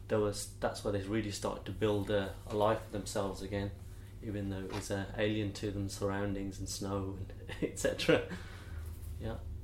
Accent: England, United Kingdom; My own identity, I would say first, I'm British, I'm proud to be English, and also I've got a rich heritage, as in my dad coming from Africa, which I'm very proud of.

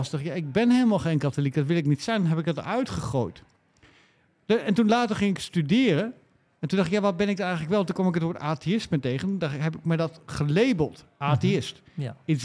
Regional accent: Netherlands; ik ben een man, ik ben een Nederlander, Ik ben, ik praat Nederlands.

